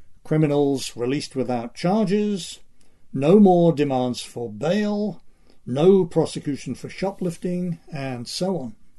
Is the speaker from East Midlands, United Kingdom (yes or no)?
yes; Northampton, East Midlands, United Kingdom; My hometown of Northampton, which was quite a significant place in the 13th century